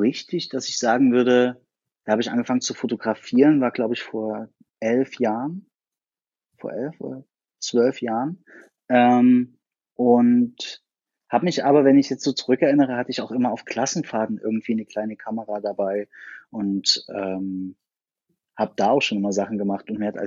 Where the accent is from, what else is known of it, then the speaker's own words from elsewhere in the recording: Chemnitz, Saxony, Germany; Ich bin Fotograf, gebürtiger Chemnitzer, wohne in Chemnitz und Berlin